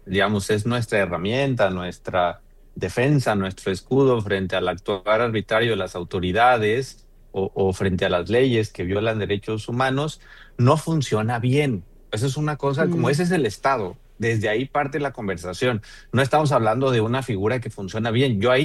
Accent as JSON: {"language": "Spanish", "region": "Oaxaca", "country": "Mexico", "said": "yo soy de Oaxaca, y en Oaxaca los juzgados federales están en la capital y en Salina Cruz, y no más."}